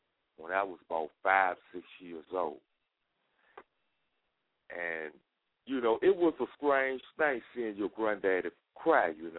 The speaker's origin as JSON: {"language": "English", "town": "Richmond", "region": "Virginia", "country": "United States", "said": "You know, I'm from Richmond and Richmond, Virginia."}